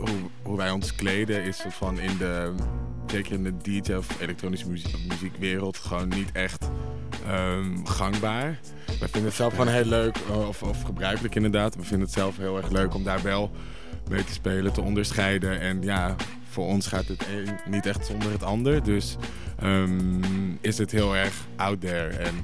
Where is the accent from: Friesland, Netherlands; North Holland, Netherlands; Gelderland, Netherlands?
Friesland, Netherlands; Leeuwarden; We zijn opgegroeid in Leeuwarden, Friesland.